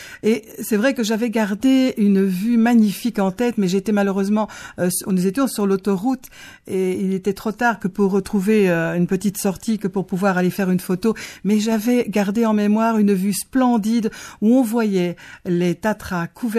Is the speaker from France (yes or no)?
no; Belgium; même si je suis belge et que je suis habituée à la pluie